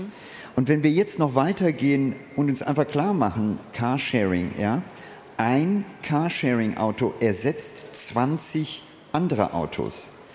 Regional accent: India; Ich habe meine Kindheit in Indien verlebt.

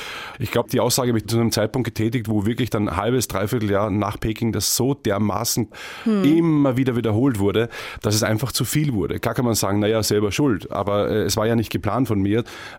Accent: Austria; now in Germany; Ich meine, ich bin aus Österreich geflüchtet, um meinen Sport weiter treiben zu können.

